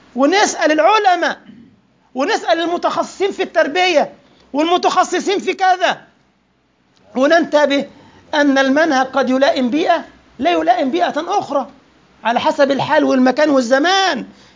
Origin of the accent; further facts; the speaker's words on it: Egypt; أنا مصري يا ابني وانت جزائري، اللهجات تختلف